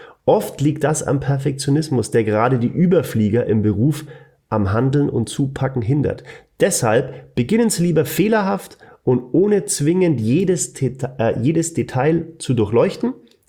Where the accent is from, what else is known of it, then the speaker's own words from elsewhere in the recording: Bavaria, Germany; accent: Franconian; mit meinem fränkischen Dialekt